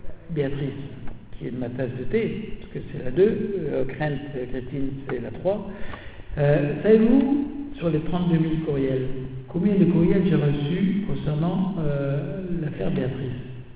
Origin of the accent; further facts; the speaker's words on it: France; et je suis français, hein